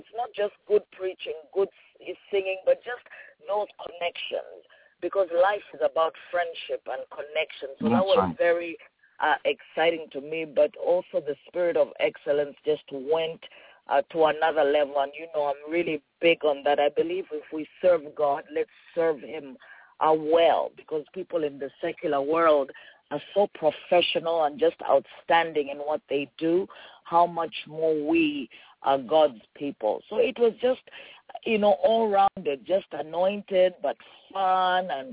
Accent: Nairobi, Kenya; English is a second language; even growing up in Nairobi, whenever we would come back to Lusaka

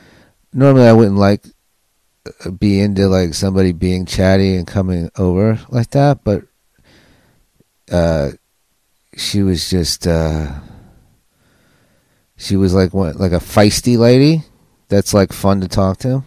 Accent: New York City, New York, United States; She just she's like assumed that we were Democrats because we're from New York City

